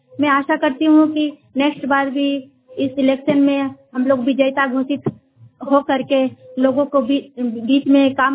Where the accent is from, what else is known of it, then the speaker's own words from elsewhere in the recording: Jharkhand, India; मैं कोटका प्रखंड से हूँ, पूर्वी सिंहभूम झारखंड।